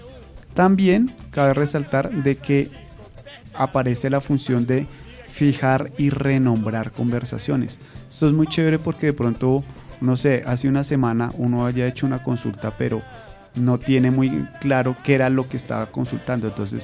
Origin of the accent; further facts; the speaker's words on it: Colombia; nosotros como colombianos manejamos una tonalidad, un acento, también hay una variación respecto a la pronunciación.